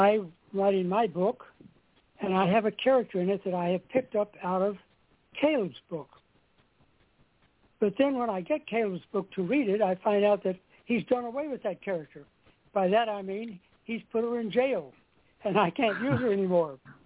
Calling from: Winnsboro, Texas, United States; I'm calling from Winsboro, Texas.

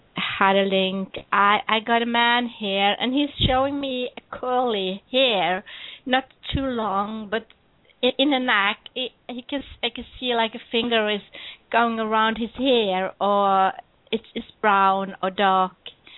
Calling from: Norway; English is a second language; I'm calling from Norway, so I hope you excuse my language. I just do my best talking in English.

